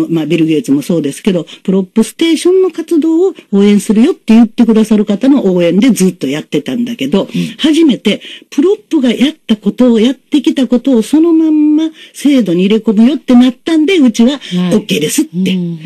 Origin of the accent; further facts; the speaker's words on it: Kobe, Hyogo, Japan; 私も神戸生まれの神戸っ子ね。